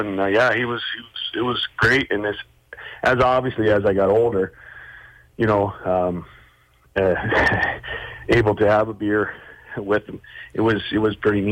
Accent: Tweed, Ontario, Canada; We grew up in Tweed, so that's where we went to the cenotaph there

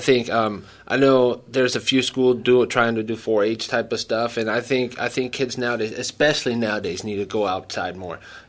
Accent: Emporia, Kansas, United States; born there; Yeah, I was born in Emporia.

